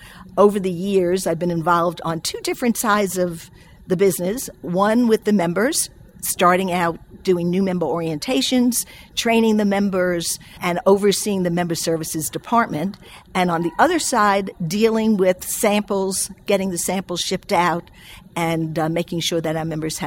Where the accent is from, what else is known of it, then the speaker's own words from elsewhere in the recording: New York, United States; born there; now in Atlanta, United States; As you can tell by my accent, I am not a native Atlantan. I was born up in New York